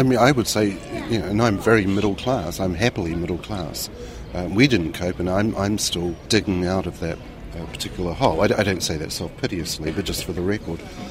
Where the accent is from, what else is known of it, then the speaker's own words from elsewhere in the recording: New Zealand; Now, as a New Zealander, I found it challenging and disheartening